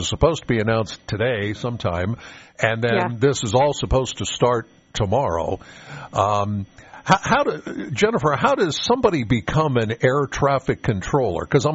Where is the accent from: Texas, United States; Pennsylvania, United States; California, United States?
Pennsylvania, United States; Should we tell Jennifer that we're from Pennsylvania and they don't seem to have a budget either?